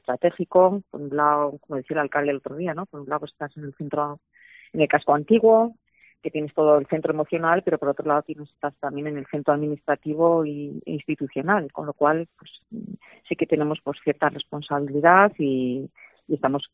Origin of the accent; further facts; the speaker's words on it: La Rioja, Spain; De hecho, todo el equipo es riojano, es de aquí de La Rioja.